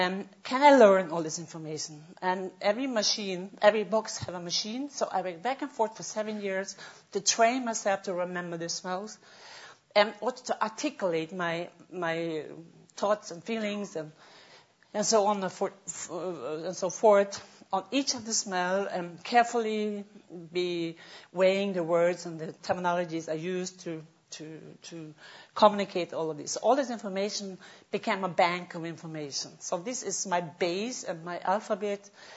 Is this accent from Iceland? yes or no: yes; Iceland; also born or lived in Norway; When I grew up in Iceland and Norway